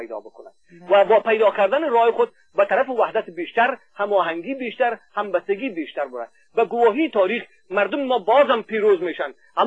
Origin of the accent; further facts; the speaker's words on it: Afghanistan; first language Dari; من خودم زبان مادریم دری است